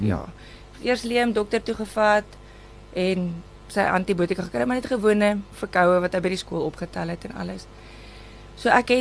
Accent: Phalaborwa, Limpopo, South Africa; now in Mbombela, South Africa; Ek is oorspronklik van Palaborwa af, maar ek bly nou hier vir die afgelope 6 jaar of 7 jaar.

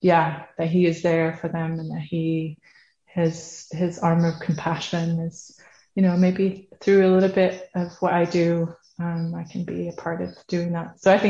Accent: Netherlands; now in Sweden; I'm from the Netherlands, based in Sweden.

